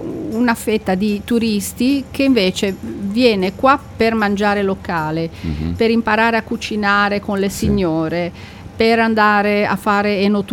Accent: Liguria, Italy; born there; siamo davanti alla mia regione natale, che è la Liguria

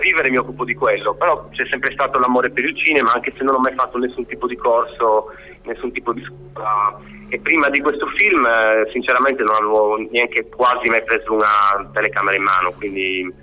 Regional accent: Oristano, Sardinia, Italy; io vengo da Oristano, quindi conoscevo soprattutto quella zona

